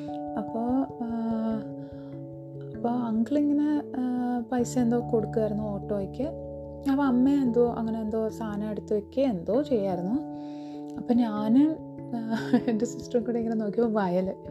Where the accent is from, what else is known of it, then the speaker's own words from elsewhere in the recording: Thiruvananthapuram, Kerala, India; now in Palakkad, India; ഞാൻ ജനിച്ചു വളർന്നതൊക്കെ തിരുവനന്തപുരത്താണ്. കുറച്ച് വലുതായി കഴിഞ്ഞിട്ടാണ് ഞങ്ങൾ പാലക്കാടേക്ക് സെറ്റിൽ ചെയ്യുന്നത്.